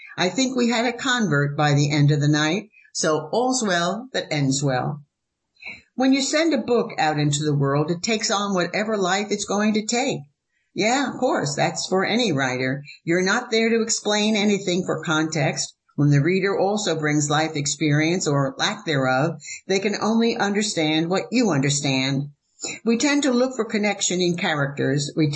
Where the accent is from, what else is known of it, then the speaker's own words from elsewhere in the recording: Hamilton, Ontario, Canada; moved away; I'm Canadian. I moved down here in 96, so I moved from Hamilton, Ontario, also known as The Hammer, in 1996 to teach